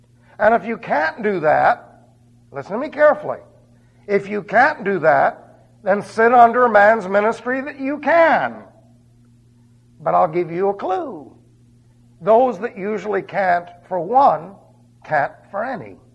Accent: New York City, New York, United States; when I was growing up, I was raised in New York City, right?

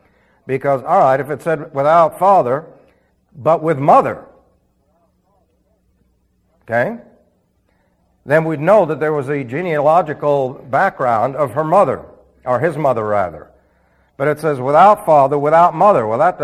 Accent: New York City, New York, United States; born there; See, I was born in New York City, and so when we went to California

